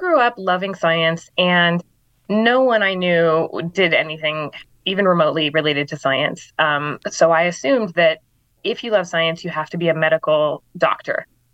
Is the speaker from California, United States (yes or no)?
yes; Santa Rosa, California, United States; So I am originally from Santa Rosa, California, which is about 60 miles west of here.